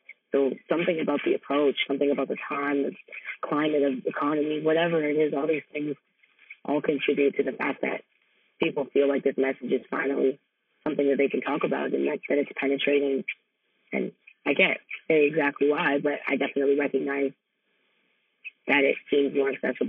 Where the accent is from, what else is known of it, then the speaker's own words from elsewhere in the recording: Canada; growing up in Canada